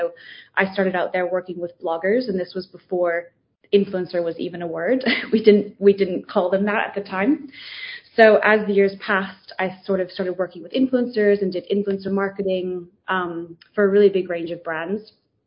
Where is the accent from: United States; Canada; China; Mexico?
United States; East Coast; now in London, United Kingdom; I grew up in America on the East Coast in a very sort of small sheltered community. So I was one of seven siblings. We were homeschooled.